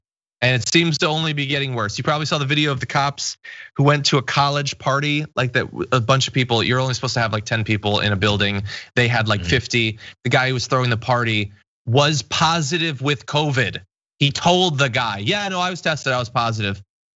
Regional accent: Bridgeport, Connecticut, United States; So I'm from Bridgeport, Connecticut. So P.T. Barnum is all up in that.

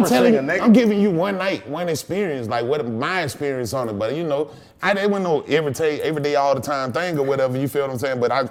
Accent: Atlanta, Georgia, United States; So I came from Bankhead for what I seen in Bankhead.

